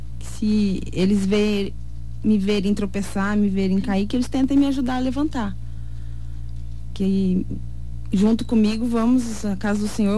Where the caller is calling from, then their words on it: Nova Alvorada do Sul, Mato Grosso do Sul, Brazil; Nova Alvorada do Sul.